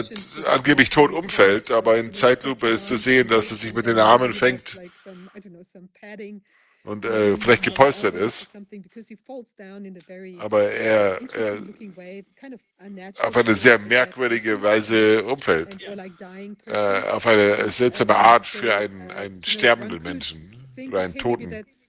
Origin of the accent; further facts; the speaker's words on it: Ukraine; Ich komme aus der Ukraine, ich habe Russland noch nie gehasst. Das hat dieser Krieg hat mein Land vernichtet, mein Dorf vernichtet, meine Stadt.